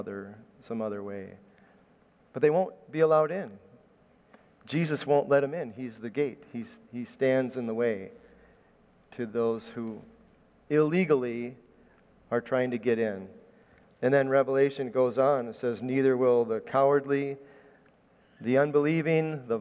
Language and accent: English; United States; born there; Well, you know, I was born in America, so I'm a Christian, right?